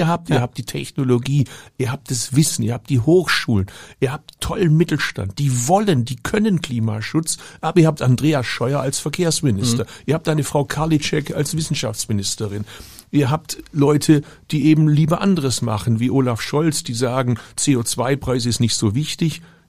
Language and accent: German; Baden-Württemberg, Germany; ich komme aus Baden-Württemberg.